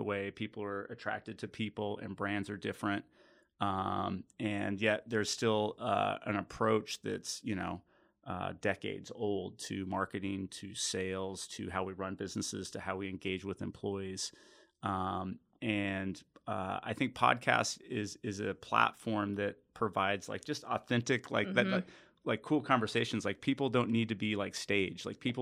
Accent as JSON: {"language": "English", "town": "Phoenix", "region": "Arizona", "country": "United States", "tie": "born or raised there", "said": "I'm a college dropout, but I'm a Phoenix boy. I was born in Phoenix. My family's from Phoenix."}